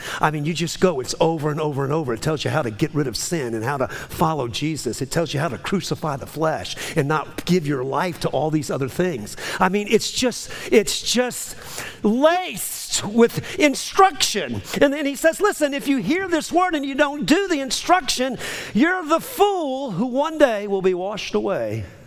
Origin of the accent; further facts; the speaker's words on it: New Orleans, Louisiana, United States; I'm from New Orleans. The whole thing is a floodplain, except the French Quarter.